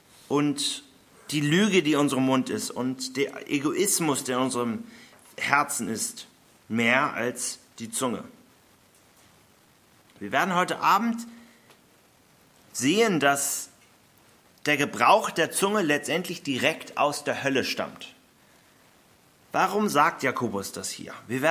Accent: Hamburg, Germany; Ich glaube, es sind einige Hamburger hier unter uns. Ich bin ein stolzer Hamburger.

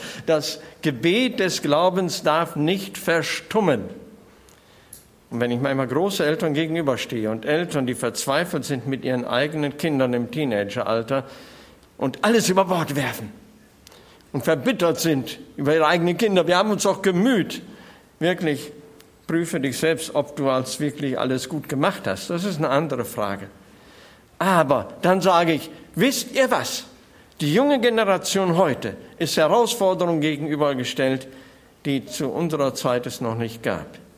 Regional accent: North Rhine-Westphalia, Germany; gebürtig aus Münsterland und bin im katholischen Elternhaus groß geworden.

